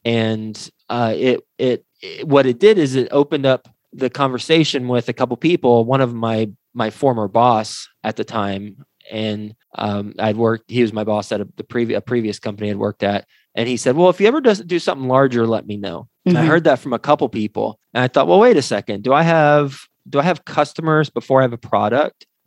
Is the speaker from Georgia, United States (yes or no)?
no; Texas, United States; moved away as an adult; now in New York City, United States; I'm originally from Texas, but moved to New York City right out of college.